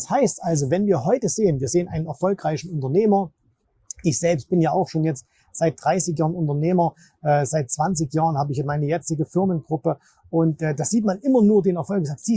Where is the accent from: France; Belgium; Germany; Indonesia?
Germany; Zwickau, Saxony; born or raised there